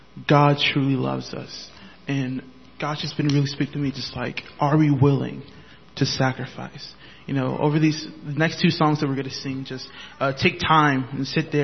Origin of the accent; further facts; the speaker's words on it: Birmingham, Alabama, United States; Good morning. Good day. … from Birmingham, Alabama.